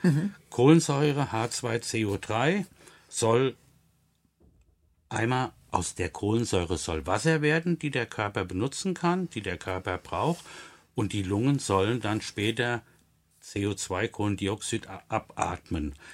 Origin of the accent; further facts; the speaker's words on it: Wiesbaden, Hesse, Germany; ich komme aus Wiesbaden, so ist es geblieben wie die letzten Male auch.